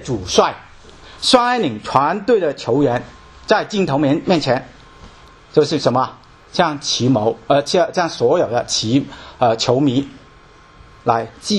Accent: China; 我们是基督徒啊，特别我们是中国人的基督徒

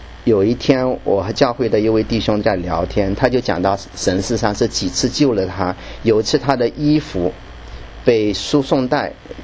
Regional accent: China; 我们中国人常常会说的就是豆腐渣工程

